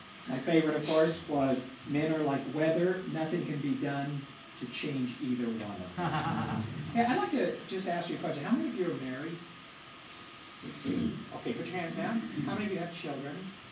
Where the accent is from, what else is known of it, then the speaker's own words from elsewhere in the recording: Lakewood, California, United States; He's from Santa Ana, I'm from Lakewood, so we drove up from there.